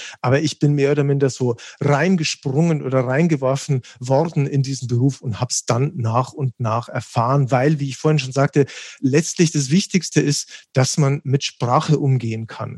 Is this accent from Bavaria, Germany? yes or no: yes; Bavaria, Germany; meine Eltern hatten auch ein Abonnement im Stadttheater Ingolstadt. Also da komme ich nämlich aus der Nähe.